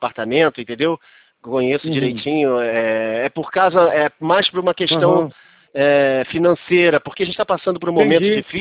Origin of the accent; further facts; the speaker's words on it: Cabo Frio, Rio de Janeiro, Brazil; Eu sou daqui de Cabo Frio, entendeu? Eu sou daqui da região.